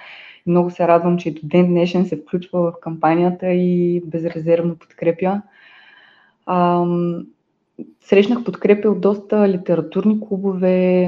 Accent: Burgas, Burgas Province, Bulgaria; От Бургас, журналист съм по образование.

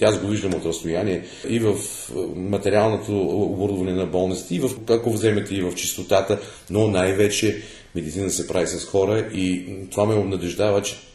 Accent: Plovdiv, Plovdiv Province, Bulgaria; now in Germany; Аз съм си пловдивчанин, българин

